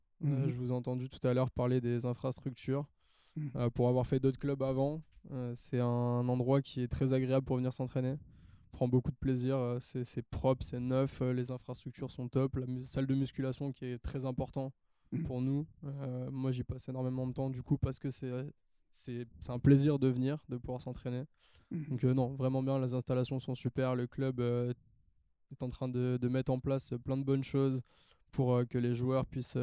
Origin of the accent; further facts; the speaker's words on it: Briançon, Provence-Alpes-Côte d'Azur, France; born there; Ouais, je suis né à Briançon.